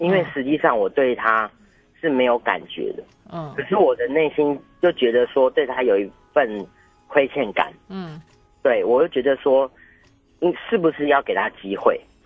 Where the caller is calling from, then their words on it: Taoyuan, Taiwan; 我是桃园的